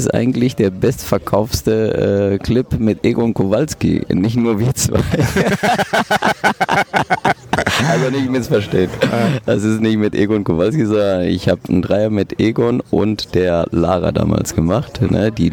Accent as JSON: {"language": "German", "town": "Bochum", "region": "North Rhine-Westphalia", "country": "Germany", "tie": "born there", "said": "Mein Vater hatte ein Restaurant und auch in Bochum-Langdreher, wo ich geboren bin."}